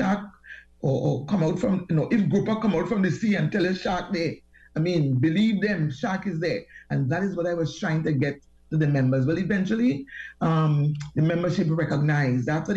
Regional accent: Tobago, Trinidad & Tobago; I come from a community. I grew up in the Fisher Folk community in Tobago.

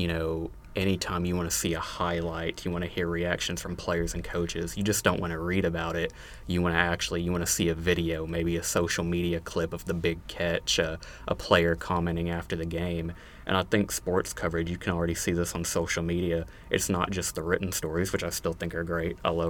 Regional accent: North Little Rock, Arkansas, United States; Yeah, well, I'm from North Little Rock. Well, technically Sherwood, but I went to North Little Rock High School, so that's where I claim I'm from.

